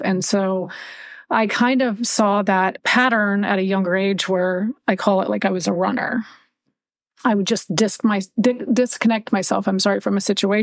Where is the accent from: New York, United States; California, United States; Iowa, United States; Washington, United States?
Washington, United States; Seattle; also born or lived in Montana; You know, I was born in Montana. I left there when I was young and moved to the state of Washington with my mom.